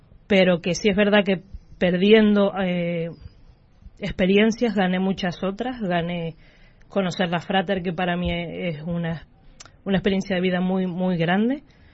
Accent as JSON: {"language": "Spanish", "country": "Argentina", "moved": "as an adult", "lives_now": "Tenerife, Spain", "said": "Yo llevo ya viviendo en Tenerife 13 años, soy argentina, vine con 18"}